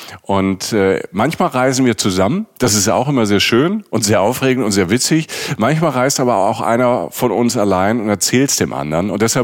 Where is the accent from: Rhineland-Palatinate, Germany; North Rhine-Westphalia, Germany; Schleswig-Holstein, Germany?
Rhineland-Palatinate, Germany; Es ist nicht aus dem Burgenland, es ist aus der Pfalz, aus der Südpfalz, wo ich herkomme